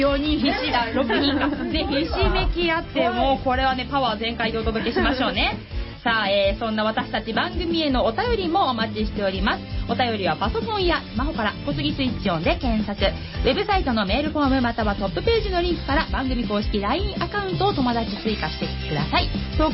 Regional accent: Kawasaki, Kanagawa, Japan; 川崎生まれ川崎育ち、自称夢見ヶ崎動物公園専属アイドル … のリーダー、おしゃべり担当

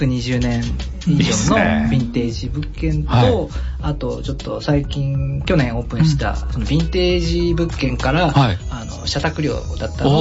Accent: Kawasaki, Kanagawa, Japan; born there

